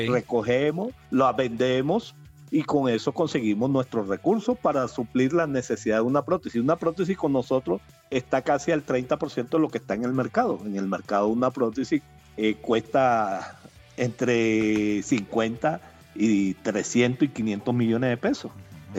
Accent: Barranquilla, Atlántico, Colombia; now in Tabio, Colombia; Pero acuérdate que yo soy un barranquillero que llevo 14 años que estoy en Cundinamarca. Actualmente estoy en Tabio

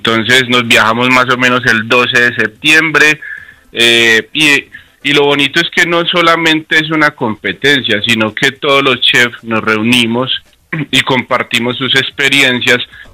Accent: Colombia; todos los colombianos cuando viajamos a Europa siempre pensamos en Barcelona, en Madrid

